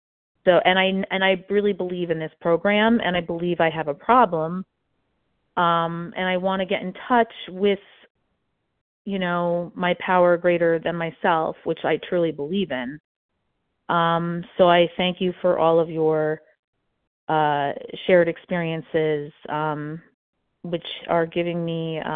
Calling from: New Jersey, United States; New Jersey.

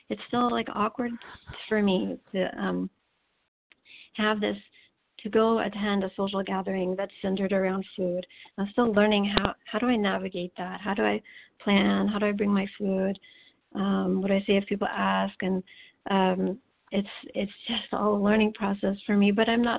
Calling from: California, United States; I am calling from California.

